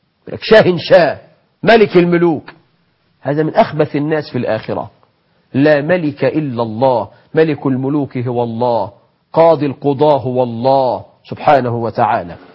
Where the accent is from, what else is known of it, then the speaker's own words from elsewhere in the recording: Egypt; تخيل عندنا في مصر واحد مسمي ابنه جحش